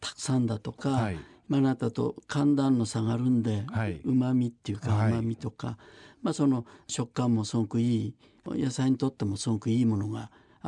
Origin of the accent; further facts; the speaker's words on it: Utsunomiya, Tochigi, Japan; 宇都宮生まれ育ちですけど